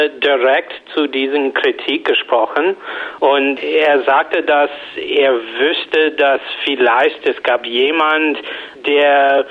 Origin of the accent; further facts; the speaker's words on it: United States; German is a second language; Und als Amerikaner, ehrlich gesagt, fühlte ich mich natürlich stolz einerseits